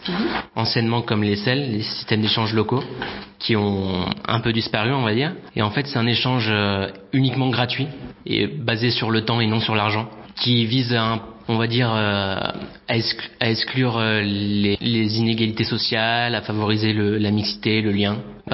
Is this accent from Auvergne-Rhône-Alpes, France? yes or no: yes; Feurs, Auvergne-Rhône-Alpes, France; j'ai 19 ans, je viens de la Loire, vers Feur.